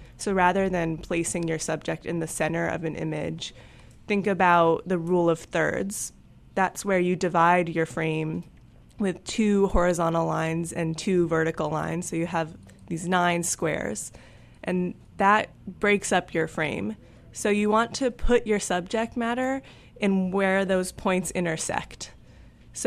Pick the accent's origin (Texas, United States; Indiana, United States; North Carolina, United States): North Carolina, United States; Chapel Hill; Well, I grew up in Chapel Hill, so I'm a native and glad to be back.